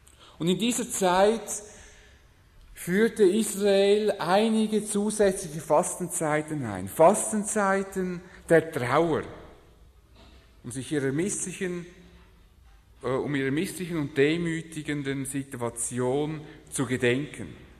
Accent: Switzerland; Wir erleben das als Schweizer immer so bei uns in den eigenen vier Wänden

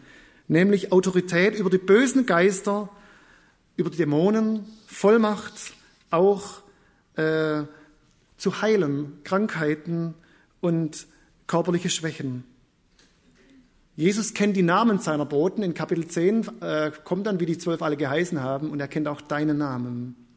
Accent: Deckenpfronn, Baden-Württemberg, Germany; Ich freue mich, dass wir in Deckenfrohn, wo ich herkomme, einen Gebetskreis haben.

